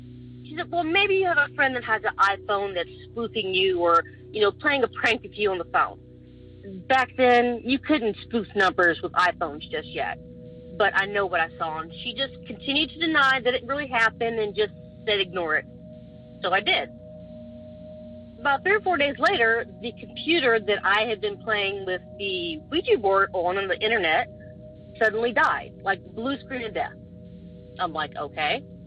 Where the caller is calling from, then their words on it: California, United States; I'm calling from Southern California.